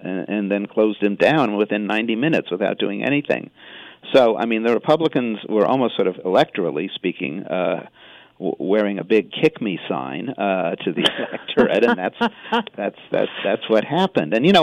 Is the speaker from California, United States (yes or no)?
yes; California, United States; when I was a young guy growing up in California, it was the home of Richard Nixon and Ronald Reagan.